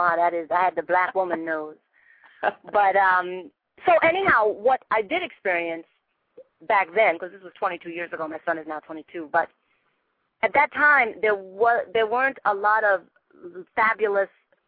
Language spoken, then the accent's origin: English; Trinidad & Tobago; now in United States; I'm dark-skinned. And so when I came up from Trinidad, you know, Black people in America, well, we were African-American now, but we were Black then.